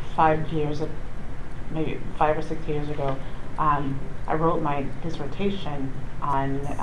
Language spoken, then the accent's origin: English; Seattle, Washington, United States; I'm from Seattle, is the least church state in the country